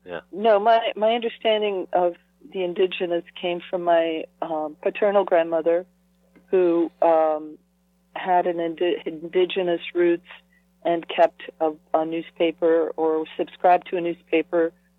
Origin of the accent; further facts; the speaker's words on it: Peru; English is a second language; also born or lived in Colombia / Mexico; now in United States; I was born in Colombia, and I grew up in Peru and spent some time in Mexico before we got to the States.